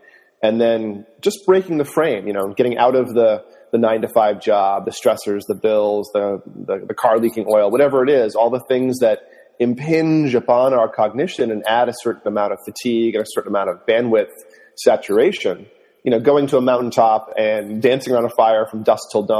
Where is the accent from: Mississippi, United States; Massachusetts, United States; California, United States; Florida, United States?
Massachusetts, United States; Westport; also born or lived in Maine; I grew up in a town called Westport, Mass., born in Maine.